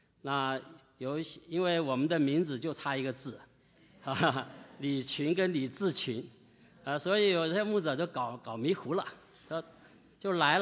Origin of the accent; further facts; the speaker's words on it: Taiwan; moved away as an adult; also born or lived in Nanjing; now in United States; 我是出生在南京的啊，在两岁。啊，1949年到台湾去，在台湾长大啊，受教育啊，成长，然后到美国来。我40岁才到美国来留学